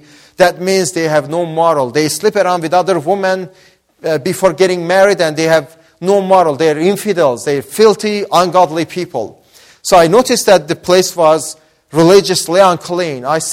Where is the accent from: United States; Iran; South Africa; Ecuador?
Iran; English is a second language; moved away; also born or lived in Australia; And living in Australia, I looked back my country, Iran, that I saw this infidel